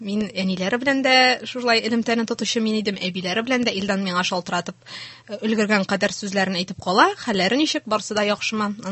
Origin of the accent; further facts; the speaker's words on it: Aznakayevo, Tatarstan, Russia; Мин үзем Азнака ягыннан, безнең менә Казанга кадәр ора 300 чакрым чамасы